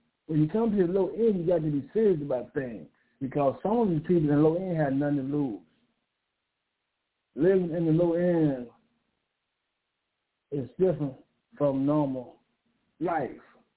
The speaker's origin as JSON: {"language": "English", "town": "Webb", "region": "Mississippi", "country": "United States", "said": "And I'm from Webb, Mississippi."}